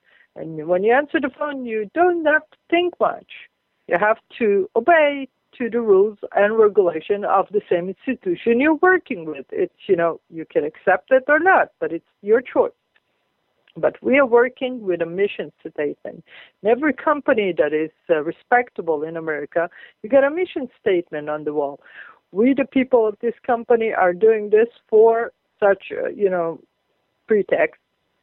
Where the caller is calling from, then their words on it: Israel; And I'm talking here from Israel.